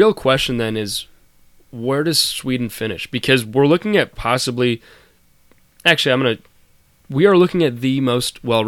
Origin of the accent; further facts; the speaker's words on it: Canada; It pains me to say it as a Canadian.